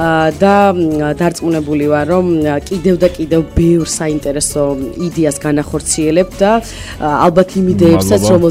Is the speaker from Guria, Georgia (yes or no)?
yes; Guria, Georgia; იმიტომ რომ გურია, მე რადგან გურული ვარ, ალბათ რაღაცა ემოციები არის, ხო?